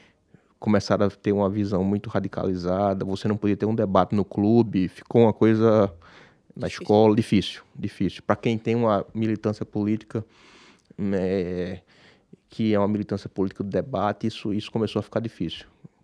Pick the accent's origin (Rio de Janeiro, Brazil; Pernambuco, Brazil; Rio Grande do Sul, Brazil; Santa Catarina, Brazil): Pernambuco, Brazil; Recife; accent: Pernambuco; moved away; also born or lived in São Paulo; Na verdade, eu vim de São Paulo para cá. Eu sou pernambucano, mas estou fora de Pernambuco, lá de Recife, desde 2005. Apesar de Pernambuco nunca ter saído de mim, eu saí de Pernambuco em 2005. E eu vim de São Paulo...